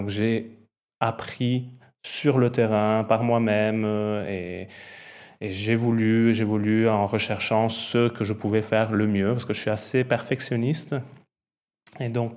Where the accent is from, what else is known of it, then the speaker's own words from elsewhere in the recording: Italy; French is a second language; Je suis italien à la base, donc c'est un grand mélange d'accents dans ma langue, comme vous pouvez l'entendre, entre l'italien, le français, l'anglais. J'ai vécu dans plusieurs pays au fur et à mesure de mon voyage.